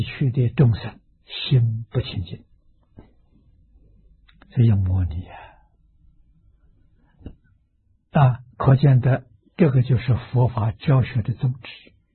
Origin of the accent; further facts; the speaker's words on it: China; 我们中国人讲仁爱，缺乏这个东西啊。